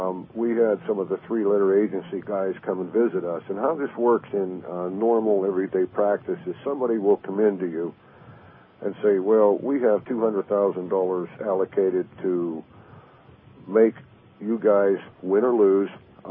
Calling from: Pennsylvania, United States; from Pennsylvania.

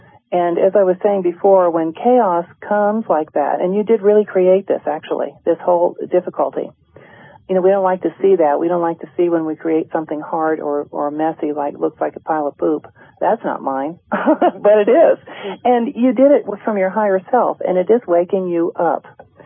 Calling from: Carmel Valley, California, United States; Carmel Valley.

